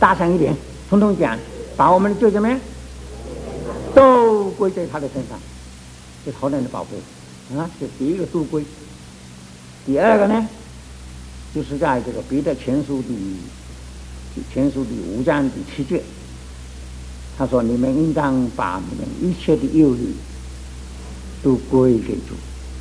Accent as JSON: {"language": "Chinese", "country": "China", "said": "我们中国人，中国人有什么在中间，所以叫做中国人呢？"}